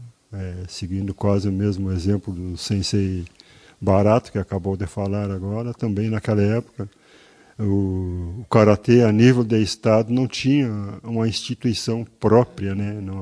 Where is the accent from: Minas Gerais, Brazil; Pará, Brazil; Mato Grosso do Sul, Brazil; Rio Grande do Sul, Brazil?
Rio Grande do Sul, Brazil; Lavras do Sul; now in Carazinho, Brazil; Sou natural de Lavras do Sul, lá da fronteira, né? Então, desde 1980, né, estou em Carazinho.